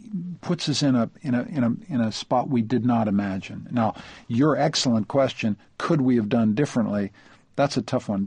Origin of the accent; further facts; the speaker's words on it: Canada; I'm a Canadian, as it happens.